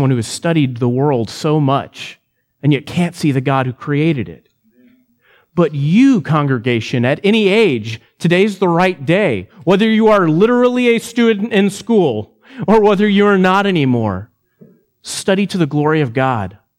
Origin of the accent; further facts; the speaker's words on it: Texas, United States; I'm a Texan and I love Texas, but man, North Texas was flat.